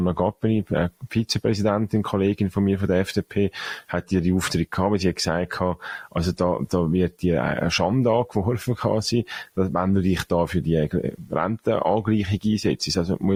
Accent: Zurich, Switzerland; Ich sage jetzt mal, als Zürcher Freisinnige eher auf der marktwirtschaftlichen Seite

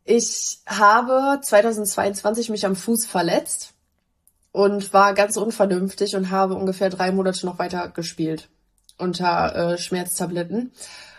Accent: Lingen, Lower Saxony, Germany; Nee, ich komme wirklich von da. Also ich bin tatsächlich in Lingen geboren. Meine Mama kommt aus Lingen und mein Papa kommt aus Meppen.

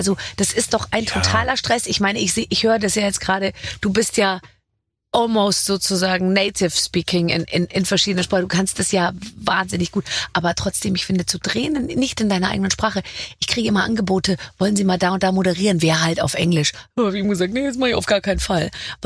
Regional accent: Bavaria, Germany; weil ich bin ja aus Bayern

